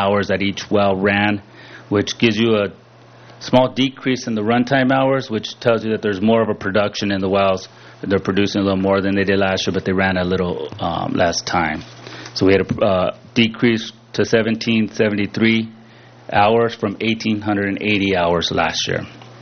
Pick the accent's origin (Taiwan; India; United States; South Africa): United States; Lompoc, California; Moved to my hometown of Lompoc and worked there for 14 and a half years as the water treatment plant supervisor